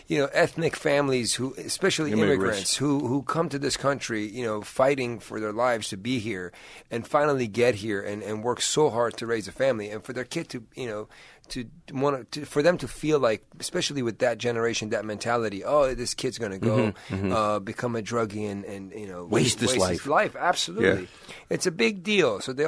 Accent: Washington, District of Columbia, United States; also born or lived in Tucson; I was born there. Grew up in Washington, D.C.

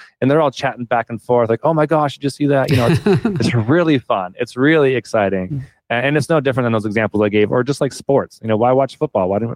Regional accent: Canada; now in United States; I'm from Canada and I had just moved to the US.

